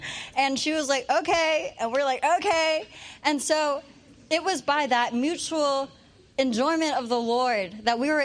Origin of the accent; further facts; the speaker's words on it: Vancouver, British Columbia, Canada; I'm from Vancouver, and I go to UBC.